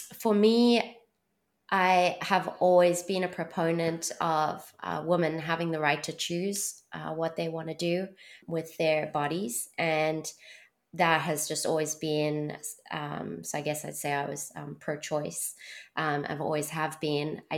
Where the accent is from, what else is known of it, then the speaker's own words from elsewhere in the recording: South Africa; now in Somerville, United States; I'm originally from South Africa, and Zach is originally from Long Island, New York. And we moved to Somerville at the end of 2018.